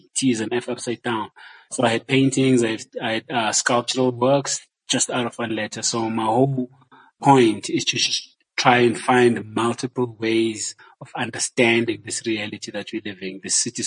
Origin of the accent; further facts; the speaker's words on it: Johannesburg, Gauteng, South Africa; Because I grew up in Joburg.